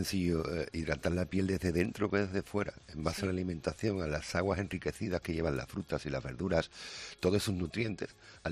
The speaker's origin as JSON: {"language": "Spanish", "town": "Seville", "region": "Andalusia", "country": "Spain", "said": "yo soy de Sevilla."}